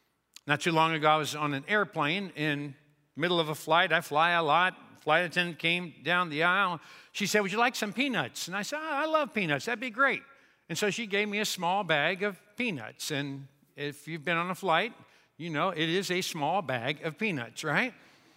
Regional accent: Kentucky, United States; Now, I am from Kentucky, and when they introduced me as being from Kentucky, I noticed that some of you looked to see if I was wearing shoes.

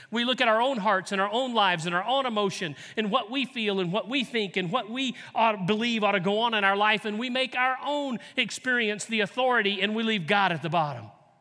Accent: the South, United States; I was raised in the South, as I've said speaking here before, and we're taught to treat women with respect

